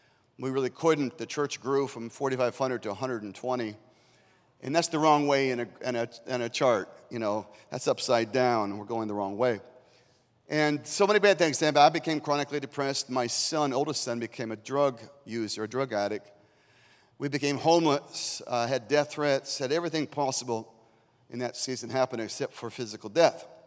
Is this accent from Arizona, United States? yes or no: yes; Arizona, United States; also born or lived in Iowa; I was born in Iowa, and I grew up in Arizona, but born there.